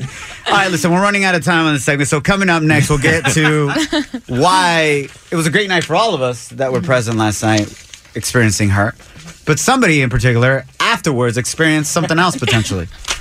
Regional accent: Jalisco, Mexico; who's from my home state of Jalisco, Mexico.

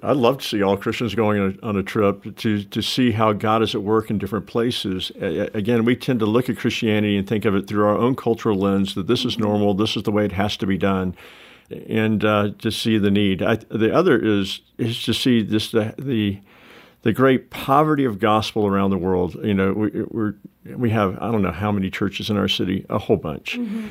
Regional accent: the South, United States; But because I'm Southerner and indirect, it didn't cause this problem.

